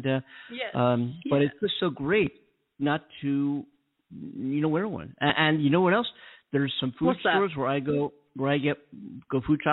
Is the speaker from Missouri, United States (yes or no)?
no; Philadelphia, Pennsylvania, United States; now in California, United States; Of course, my hometown team, the Philadelphia Phillies, did lose.